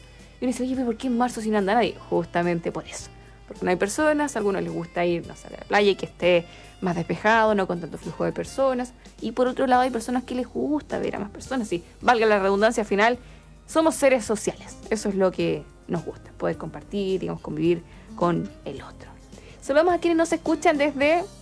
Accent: Chile

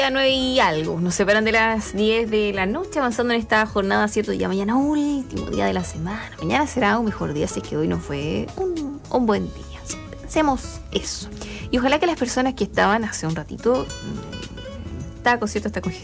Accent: Chile; Bueno, como buen chileno

